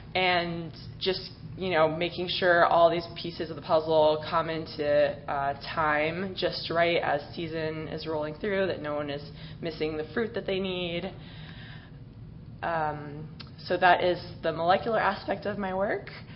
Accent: Miami, Florida, United States; I grew up in Miami, where I thought that a forest was the trees that grow in the median of a highway.

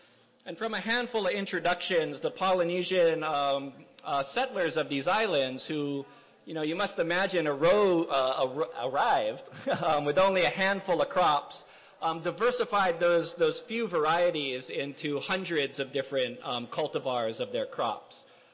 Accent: Kealakekua, Hawaii, United States; Born and raised in Kealakekua, just 20 miles down the road from here.

